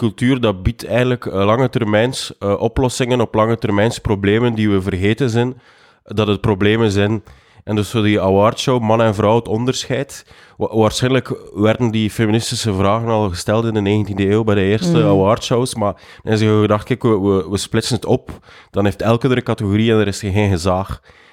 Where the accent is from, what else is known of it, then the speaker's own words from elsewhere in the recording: Flanders, Belgium; als ze vragen waar ik vandaan kom, dan snappen die dan niet zo Flandre Occidentaal.